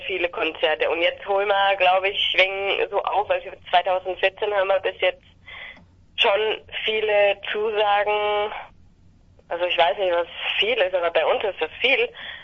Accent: Bavaria, Germany; als Gastband in Bad Kissingen bei uns in Unterfranken.

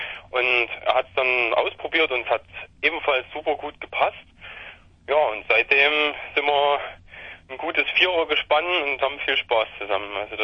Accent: Leipzig, Saxony, Germany; Wir kommen aus Leipzig und Umgebung.

